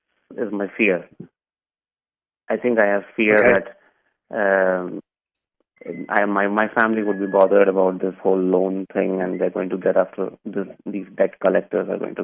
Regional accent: India; But I really want to leave my job and leave everything and go back to India. I'm originally from India.

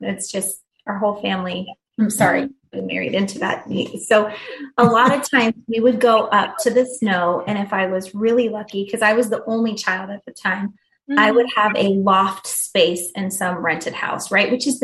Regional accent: Kirkwood, United States; So anybody that's local to where I grew up in Kirkwood

